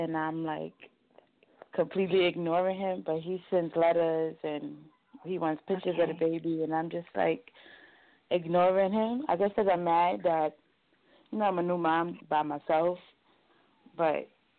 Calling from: Brooklyn, New York, United States; I'm calling from New York.

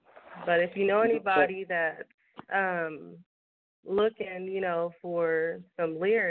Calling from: Tulsa, Oklahoma, United States; I'm calling from Tulsa, Oklahoma.

